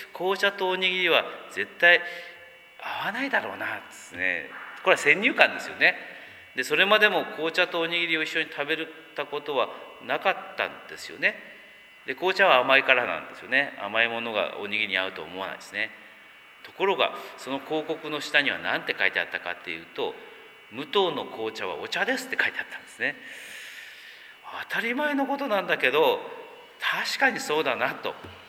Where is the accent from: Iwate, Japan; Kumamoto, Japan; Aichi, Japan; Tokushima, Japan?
Kumamoto, Japan; 熊本に帰ってきましてですね、実家に帰ることがですね、よく、月に3回ぐらいはあります。自分の田舎に行くとですね、やっぱりほっとするっていうかですね